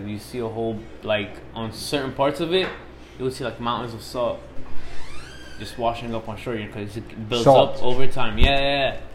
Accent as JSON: {"language": "English", "town": "Jerusalem", "country": "Palestine", "second_language": "English", "lives_now": "United States", "said": "I'm from Palestine, or you call it Jerusalem. Mostly known here in the U.S. as Israel. But yeah, I'm a Palestinian, so to say."}